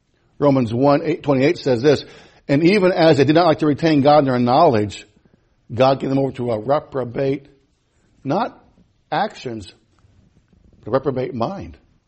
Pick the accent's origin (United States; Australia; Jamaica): United States; I grew up in America where being a lesbian or being a sodomite was an abomination.